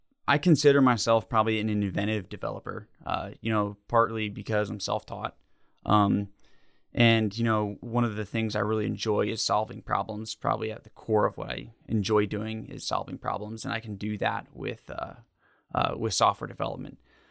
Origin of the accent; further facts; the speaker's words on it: Havre de Grace, Maryland, United States; born there; also born or lived in New Zealand; now in Lexington, United States; But I was born in Havre de Grace, Maryland, small town outside of Baltimore. And then we moved around the world, even to the opposite side in New Zealand.